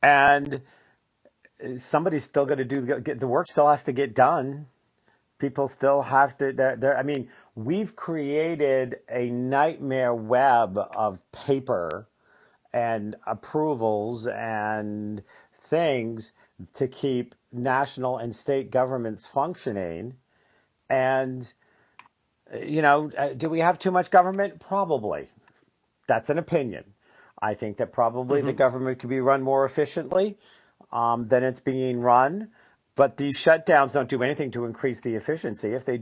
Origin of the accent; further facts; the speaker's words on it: United States; as an observer and as an American voter and participant in this